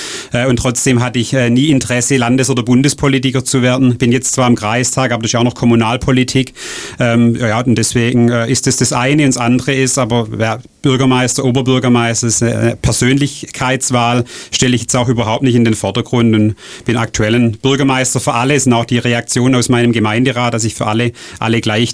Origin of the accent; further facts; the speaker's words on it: Baden-Württemberg, Germany; Das kann man ja auch nicht immer planen, wenn so eine Stadt frei wird in meiner Heimatregion, in unserer Heimatregion von meiner Frau und mir